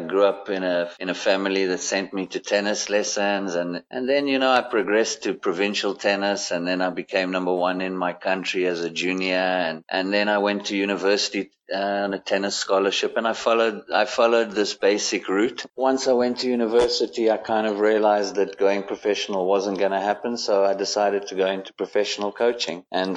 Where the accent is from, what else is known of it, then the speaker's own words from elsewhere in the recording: Zimbabwe; also born or lived in South Africa; So I was born in Zimbabwe, and as a kid, I grew up in Zimbabwe, and I played a lot of but my mother is South African. And so I've always been between South Africa and Zimbabwe.